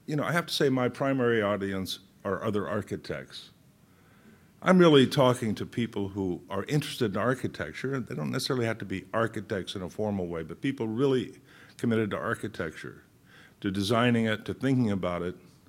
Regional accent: United States; because I guess being an American, I still believe in the autonomy in some way of individuals

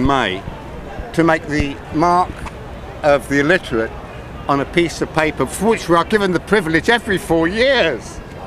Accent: England, United Kingdom; Because we are English, we are so polite.

